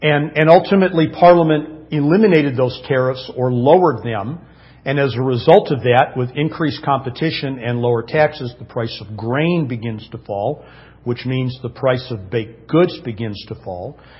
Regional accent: Detroit, Michigan, United States; I made mention last week of growing up in Detroit. I grew up, of course, in the Detroit area.

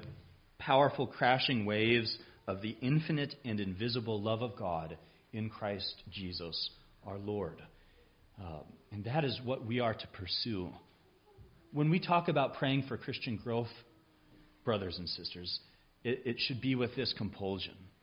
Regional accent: California, United States; Many of you know I grew up in California, out on the West Coast. We weren't too far from the ocean.

